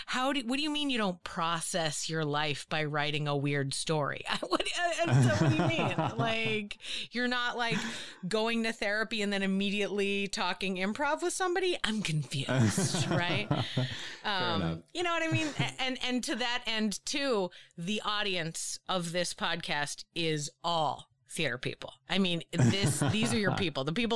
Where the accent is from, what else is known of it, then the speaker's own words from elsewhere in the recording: Boston, Massachusetts, United States; It's like, I grew up in Boston. I have a negative view of Boston in my head.